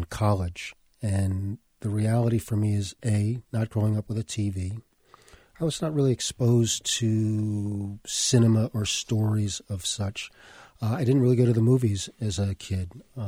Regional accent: New York City, New York, United States; So my life really reflected kind of the multiculturalism of New York City, growing up on the Lower East Side, a very diverse neighborhood, lots of races, ethnicities, nationalities.

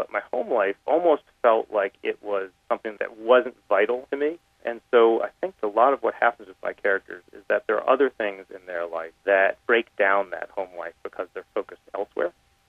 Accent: United States; absolutely an American novel, because I'm an American writer.

